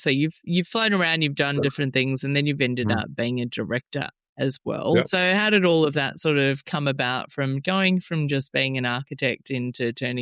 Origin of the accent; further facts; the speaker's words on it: Melbourne, Victoria, Australia; I'm personally from Melbourne